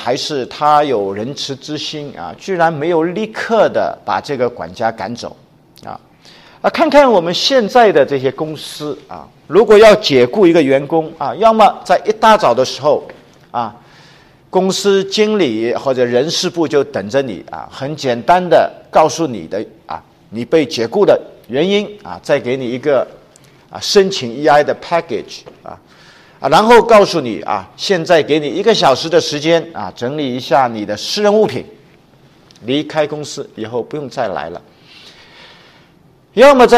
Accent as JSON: {"language": "Chinese", "country": "China", "said": "我们中国人也很讲人情啊，在中国的国内的时候啊"}